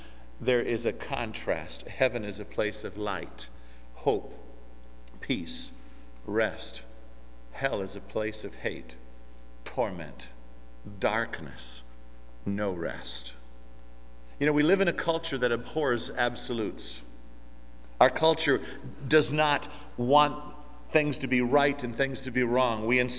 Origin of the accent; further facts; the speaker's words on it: United States; I'm an American.